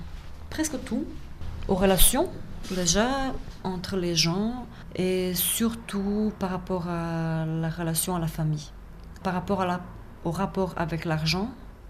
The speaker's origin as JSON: {"language": "French", "town": "Sarajevo", "region": "Federation of Bosnia and Herzegovina", "country": "Bosnia & Herzegovina", "moved": "yes", "lives_now": "Neuchâtel, Switzerland", "said": "je viens de Bosnie-Herzégovine, de Sarajevo. Je vis en Suisse depuis 1998 et j'ai toujours habité à Neuchâtel à part 6 mois que j'ai été à Lausanne pour faire le conservatoire de théâtre."}